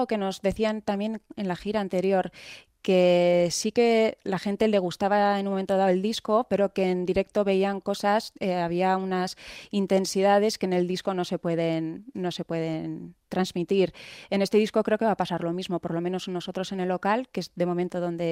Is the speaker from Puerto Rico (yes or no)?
no; Vitoria-Gasteiz, Basque Country, Spain; y eso que somos de Gasteiz, que parece que suelen ser grupos más de la zona, ¿no?